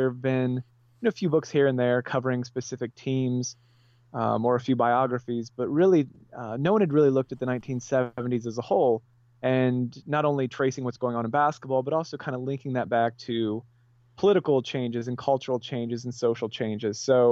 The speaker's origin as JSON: {"language": "English", "town": "Columbus", "region": "Ohio", "country": "United States", "tie": "born or raised there", "said": "I grew up in Columbus when Ohio State was really good back in the early 90s."}